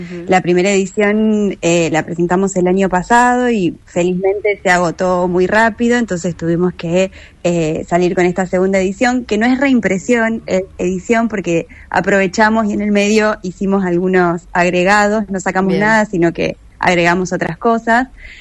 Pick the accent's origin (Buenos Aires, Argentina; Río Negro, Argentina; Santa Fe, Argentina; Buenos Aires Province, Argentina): Santa Fe, Argentina; Rosario; nosotras somos de Rosario